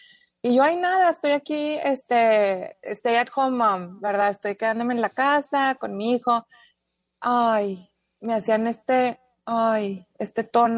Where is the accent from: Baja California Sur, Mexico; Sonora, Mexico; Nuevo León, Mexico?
Nuevo León, Mexico; Monterrey; Yo soy de Monterrey, entonces no está nada rica la carne roja de aquí.